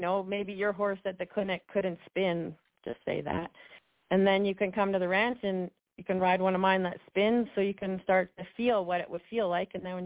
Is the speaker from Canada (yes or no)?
yes; Canada; Because we're both Canadian, I guess.